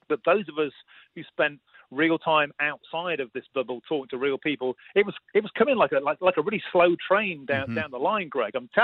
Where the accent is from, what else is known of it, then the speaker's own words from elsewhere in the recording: United Kingdom; I think I was being typically British about it.